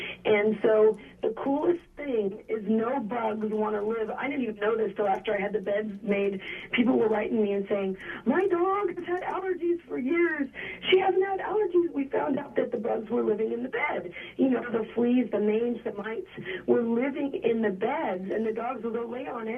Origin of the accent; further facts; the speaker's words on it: Boulder, Colorado, United States; now in Los Angeles, United States; I'm from Boulder, Colorado. I'm a tree hugger.